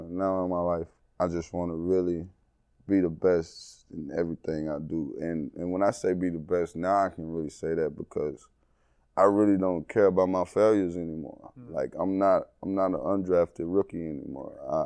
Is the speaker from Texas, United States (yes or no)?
yes; Texas, United States; I'm from East Texas, so like, we real big on that.